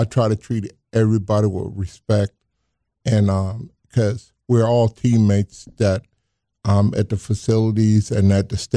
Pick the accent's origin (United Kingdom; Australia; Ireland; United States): United States; the South; I grew up in the South. We was in the church or in the church during Sunday.